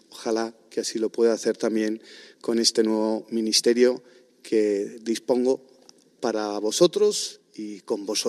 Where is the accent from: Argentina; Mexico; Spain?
Spain; Madrid, Community of Madrid; born there; He recibido la vida, nací aquí en Madrid